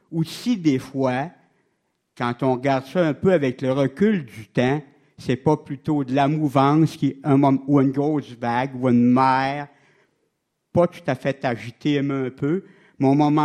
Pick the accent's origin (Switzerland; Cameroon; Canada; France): Canada; Quebec; la Mauricie. Quand je vous dis, j'ai eu 60 ans